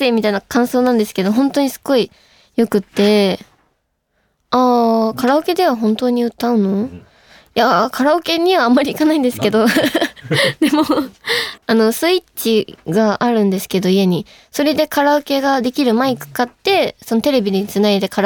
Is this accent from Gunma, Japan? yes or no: no; Yamaguchi, Japan; 私は山口県出身なんですけど、